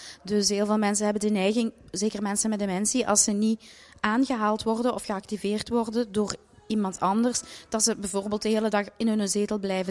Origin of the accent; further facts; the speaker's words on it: Genk, Flanders, Belgium; now in Baal, Belgium; ik ben oorspronkelijk, maar dat zult je ook wel horen, van Limburg afkomstig. Dus ik ben van Genk. Maar ik woon hier in Baal, dus ook kortbij.